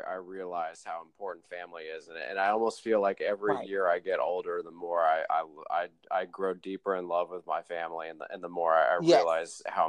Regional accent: Charlotte, North Carolina, United States; I'm from North Carolina, so from Charlotte.

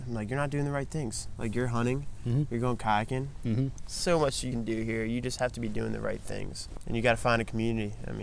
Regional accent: Calvert County, Maryland, United States; Heck yeah, buddy, me too.

